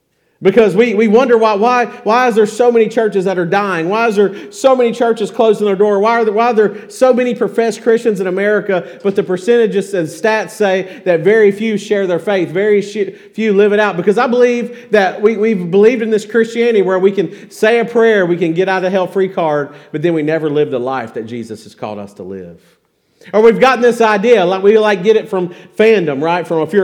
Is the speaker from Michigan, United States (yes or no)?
no; Louisiana, United States; Now, I grew up in East Central Louisiana. I'm not Cajun. It's like North Louisiana. We're more redneck or hillbilly or whatever you want to say. But I grew up in rural Louisiana.